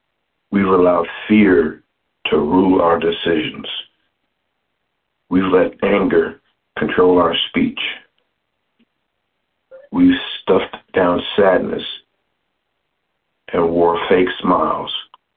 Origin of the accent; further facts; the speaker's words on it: Lincoln Heights, Ohio, United States; I come to you all from Lincoln Heights, Ohio.